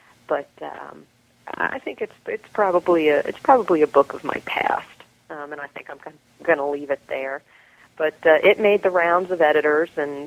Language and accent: English; Florida, United States; Okay. Well, I grew up in Southwest Florida. We moved there when I was only one, and we kind of moved around a lot.